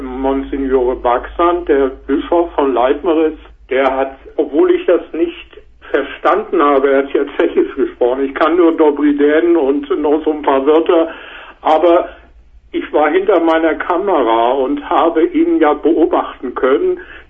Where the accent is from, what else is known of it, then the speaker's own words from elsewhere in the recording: Hamburg, Germany; ich bin in Hamburg groß geworden.